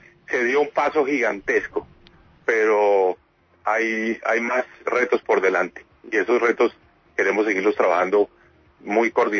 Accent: Colombia

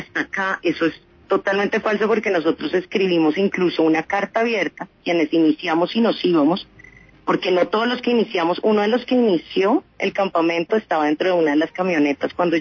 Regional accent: Colombia; he vivido toda la vida en Colombia

